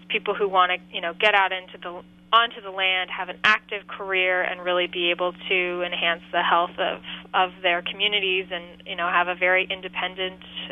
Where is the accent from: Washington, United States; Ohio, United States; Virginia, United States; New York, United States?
Ohio, United States; Columbus; I grew up in right outside of Columbus, Ohio